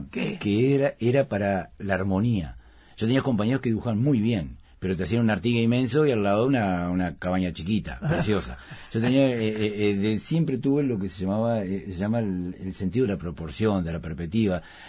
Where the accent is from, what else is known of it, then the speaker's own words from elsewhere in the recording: Uruguay; Mi madre en Argentina, ¿viste? Y mi... Así que soy medio uruguayo, medio argentino.